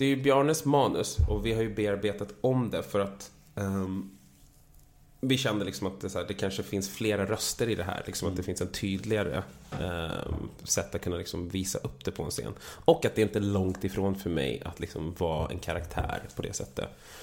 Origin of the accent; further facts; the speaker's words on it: Vallentuna, Stockholm County, Sweden; also born or lived in Täby; Och sen så flyttade jag till Vallentuna när jag var typ 6. Bodde där tills jag var 2